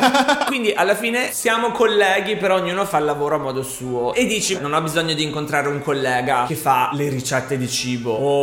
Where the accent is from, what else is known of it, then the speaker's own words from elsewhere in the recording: Tuscany, Italy; Si scherza, siamo toscani.